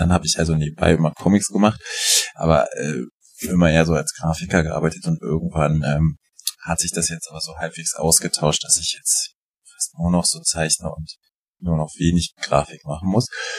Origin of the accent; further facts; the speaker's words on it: Berlin, Germany; accent: Berlin slang; also born or lived in Rostock; Ja, der ist wirklich aus Berlin, aber ich bin in Rostock geboren, das muss ich nur vervollständigen.